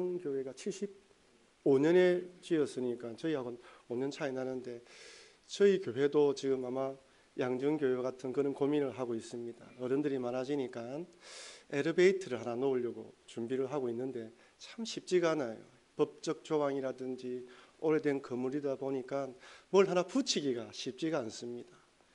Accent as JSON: {"language": "Korean", "region": "Busan", "country": "South Korea", "tie": "born there", "also_born_or_lived": "New Zealand", "said": "저는 여기 전포동에서 태어났습니다."}